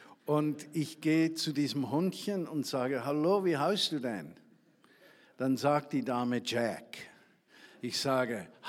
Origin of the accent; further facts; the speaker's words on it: Bern, Switzerland; Als Schweizer, als Berner.